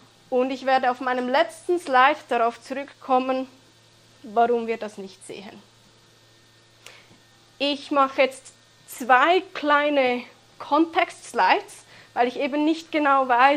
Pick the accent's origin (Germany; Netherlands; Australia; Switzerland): Switzerland; Bei uns in der Schweiz ist das eigentlich nicht so